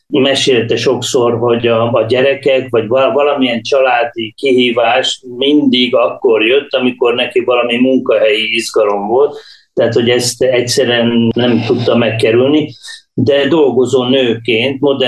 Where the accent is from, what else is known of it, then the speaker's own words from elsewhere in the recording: Kiskunhalas, Bács-Kiskun, Hungary; Szóval én 8 hónapos koromtól kezdve vagyok fizikailag halasi, de hát abszolút halasinak tartom magam, ott nőttem föl.